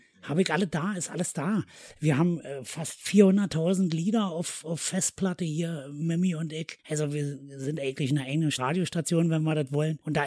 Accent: Berlin, Germany; Ich bin in Siemensstadt aufgewachsen.

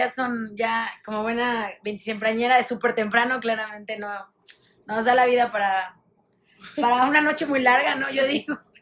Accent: Mexico; platicar un poco del contexto que tenemos como mexicanos

